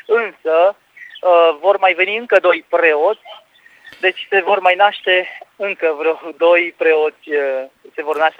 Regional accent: Romania; Doamne Tată, îți mulțumesc că sunt român.

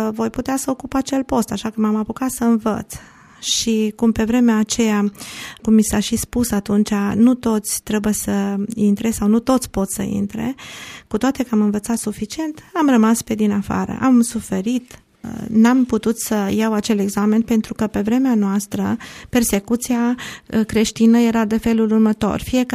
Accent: Cluj-Napoca, Cluj County, Romania; Prima dată am încercat să dau un examen pentru ocuparea unui post în orașul meu natal, Cluj.

